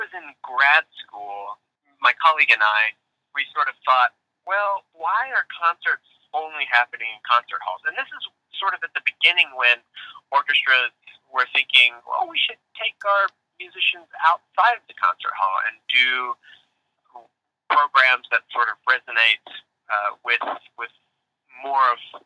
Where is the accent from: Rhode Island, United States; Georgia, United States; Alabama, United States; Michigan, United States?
Alabama, United States; I'm from Alabama, so the thing to do there is band